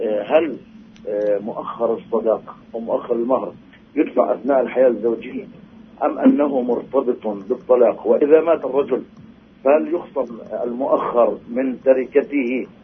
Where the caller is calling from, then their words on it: Jenin, West Bank, Palestine; مخيم جنين